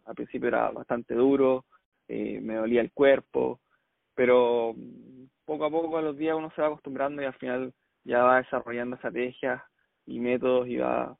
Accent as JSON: {"language": "Spanish", "region": "southern Chile", "country": "Chile", "lives_now": "Sydney, Australia", "said": "Yo soy de Chile, del sur de Chile, una ciudad que no es. Es más pequeña que Sydney."}